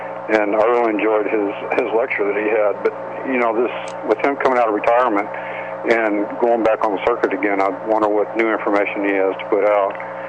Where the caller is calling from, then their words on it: California, United States; Hi, Kevin. … in California.